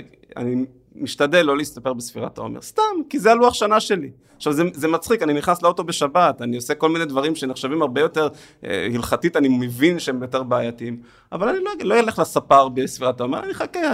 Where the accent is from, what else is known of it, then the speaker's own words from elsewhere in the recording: Jerusalem, Jerusalem District, Israel; אנחנו ירושלמים, אז אין לנו ים.